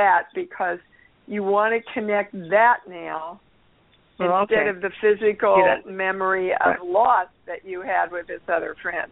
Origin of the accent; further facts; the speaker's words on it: Seattle, Washington, United States; I came from Seattle, where it rained all the time.